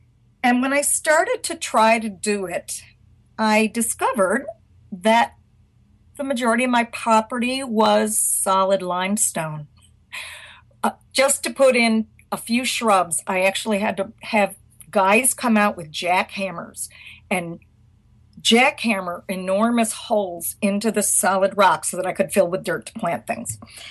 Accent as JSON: {"language": "English", "region": "New York", "country": "United States", "tie": "born or raised there", "said": "Now, I grew up in New York State, so I was not familiar with Texas native plants at all."}